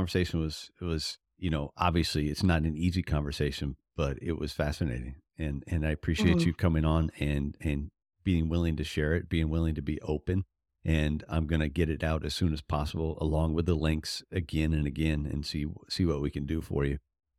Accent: Lowell, Massachusetts, United States; born there; Yeah, I said, I was born in Lowell. So, and I try to get back to Boston every once in a while.

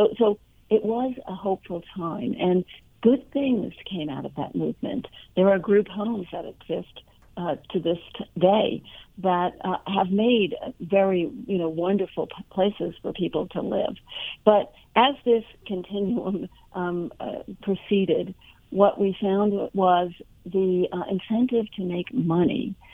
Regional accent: Staten Island, New York, United States; And I come from Staten Island. It's where I began my investigative reporting career.

